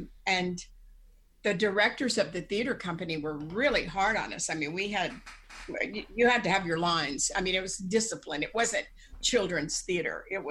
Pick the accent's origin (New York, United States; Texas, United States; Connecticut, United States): Texas, United States; Dallas; I'm from Dallas, and we had a really wonderful theater company where I went to high school.